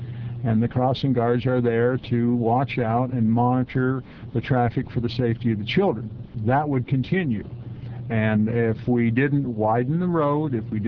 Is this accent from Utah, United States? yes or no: no; Minnesota, United States; born there; now in Moscow, United States; I was born in Ramsey County, Minnesota, but I've been here for the last 50-plus years.